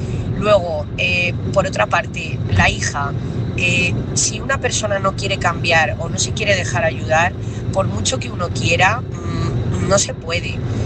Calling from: Talavera de la Reina, Castilla-La Mancha, Spain; corresponsal de Talavera.

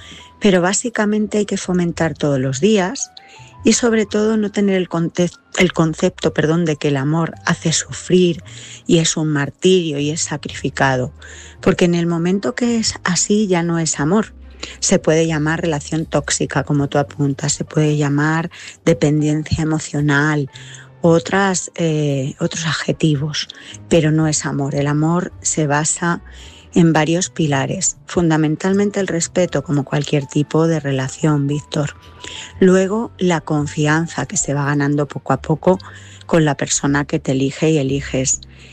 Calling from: Madrid, Community of Madrid, Spain; corresponsal de Madrid.

